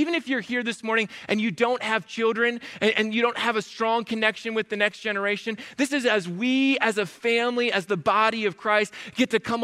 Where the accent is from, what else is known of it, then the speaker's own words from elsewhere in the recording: Minnesota, United States; But you have to remember, we came from Minnesota, right?